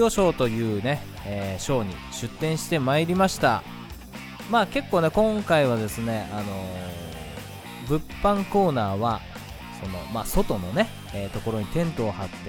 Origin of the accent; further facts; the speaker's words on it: Iwate, Japan; 僕もね岩手出身ですので、